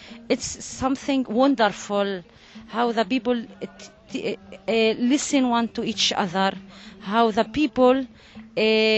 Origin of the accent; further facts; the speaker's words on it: Mashhad, Northern District, Israel; I grew up in Mashhad village beside Nazareth. Yeah, it's a small village. All the people is Muslims there. It's beside Nazareth. It's the way to Tiberias.